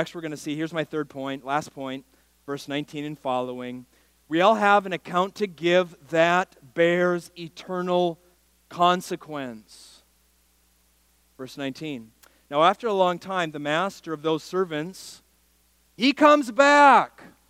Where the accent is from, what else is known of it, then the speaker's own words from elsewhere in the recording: Minnesota, United States; Small town girl from where I grew up in Minnesota.